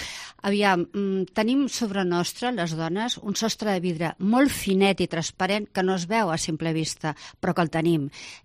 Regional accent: Barcelona, Catalonia, Spain; now in Torredembarra, Spain; Jo sóc de Barcelona, molts anys a Barcelona, però arriba un dia que dic vull fer arrels en un lloc que per dintre m'agradi, que m'agradi el paisatge, m'agradi la gent.

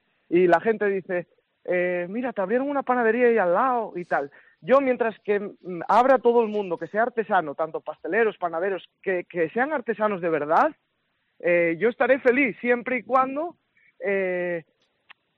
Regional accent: Borracán, Asturias, Spain; soy de Borracán, de un pueblo de Cangas de Narcea

